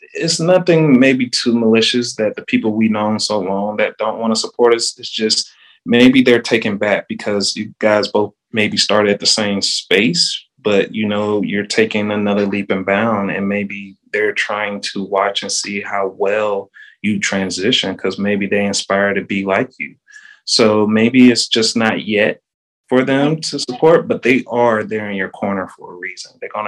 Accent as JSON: {"language": "English", "town": "Charlotte", "region": "North Carolina", "country": "United States", "tie": "born or raised there", "also_born_or_lived": "Raleigh / Statesville", "said": "So when I was born in Raleigh, I moved to Charlotte until I was 12. And then I ended up going to Statesville. So Statesville is a small little town, about maybe 30, 35 minutes out."}